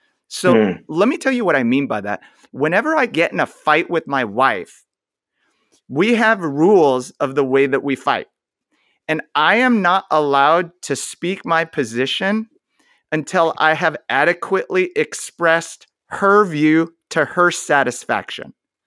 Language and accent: English; Portland, Oregon, United States; born there; My parents grew up in South Korea. I was born in Portland, Oregon.